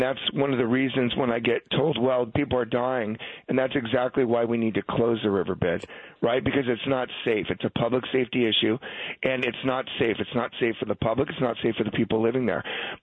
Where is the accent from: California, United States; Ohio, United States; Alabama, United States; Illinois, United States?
California, United States; Montebello; I grew up in L.A. I grew up in Montebello. I worked in downtown Los Angeles.